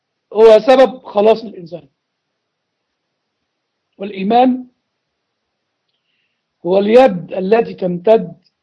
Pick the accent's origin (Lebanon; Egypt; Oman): Egypt; Upper Egypt; في نقطة نسميها عندنا في الصعيد يقول لك نغزة